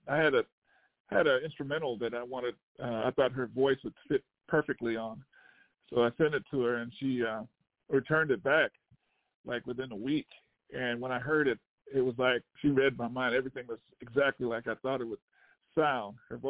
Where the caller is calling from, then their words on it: New Jersey, United States; I'm calling from New Jersey.